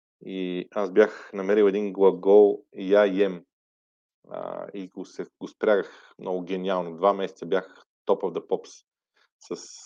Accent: Shumen, Shumen Province, Bulgaria; тези, които сме от провинцията. Ето аз, например, съм от Чумена

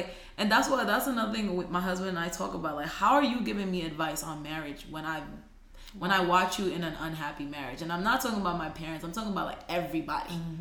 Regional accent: Bronx, New York, United States; I'm from the Bronx, like, don't play me.

